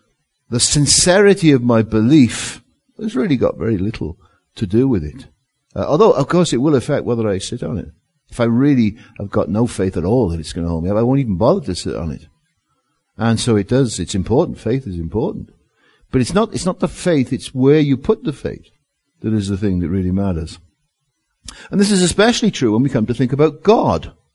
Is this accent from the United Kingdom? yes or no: yes; Wales, United Kingdom; moved away as an adult; now in London, United Kingdom; I came to London in 1983. I'm from Wales originally. I came to London in 1983